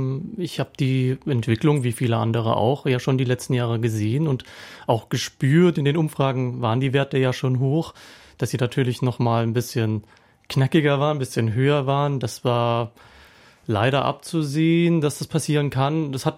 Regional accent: Dresden, Saxony, Germany; Ja, also auch in der Gegend, in der ich groß geworden bin. Ich bin im Süden am Stadtrand von Dresden groß geworden.

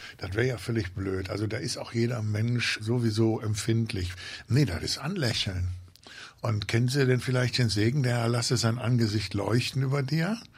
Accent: Rhineland, Germany; now in Bielefeld, Germany; Seit 22 Jahren in Bielefeld und aber gebürtiger Rheinländer.

